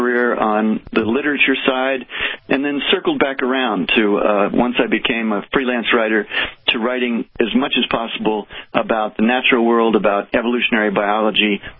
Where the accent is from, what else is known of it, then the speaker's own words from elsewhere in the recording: Cincinnati, Ohio, United States; I grew up in Cincinnati, and as a kid, I was always interested in two things, the natural world and writing.